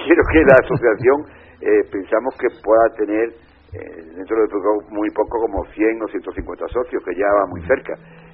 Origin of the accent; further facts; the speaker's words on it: Seville, Andalusia, Spain; born there; yo soy sevillano de nacimiento y voy a Sevilla con mucha frecuencia. E incluso estuve en Sevilla a principios de los 2000, durante 3 años